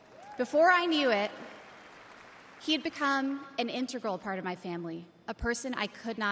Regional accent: San Diego, California, United States; I grew up in San Diego in a middle-class community. With two loving parents, both immigrants from India, and a wonderful sister.

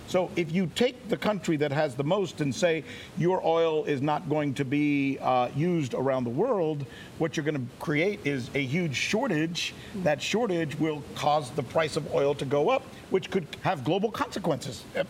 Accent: United States; I wanted, as an American, to get a sense of what it was like here.

